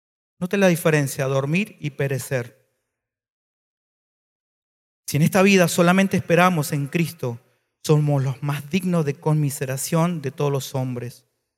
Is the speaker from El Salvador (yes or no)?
yes; El Salvador; born there; Yo nací en El Salvador.